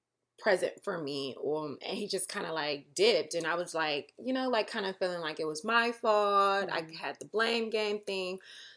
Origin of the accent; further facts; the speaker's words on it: Inglewood, California, United States; You know what? I don't say L.A. I'm from Inglewood, girl.